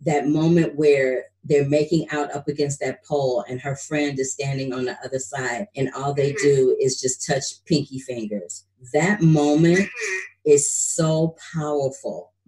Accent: Missouri, United States; Yeah, I'm from Missouri. And so Missouri was one of the first states to shut it down.

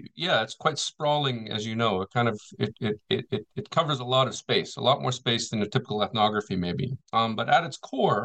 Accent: Calgary, Alberta, Canada; also born or lived in Rocky Mountain House; now in Japan; Well, I'm originally from Alberta, Canada, and I grew up during the weekdays basically in the city of Calgary, which is about 1.4 million people now, is about 400,000 people when I was growing up, so kind of a boom prairie city.

